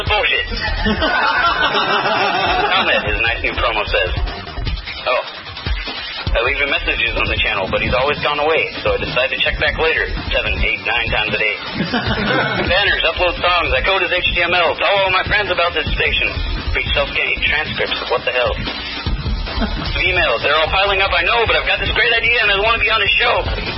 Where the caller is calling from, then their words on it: Washington, United States; Washington State.